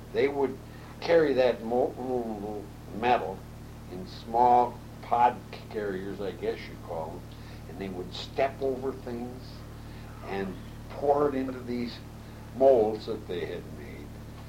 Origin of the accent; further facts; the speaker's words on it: Detroit, Michigan, United States; born there; My family had temporarily moved to Detroit at that time, so I was born in Detroit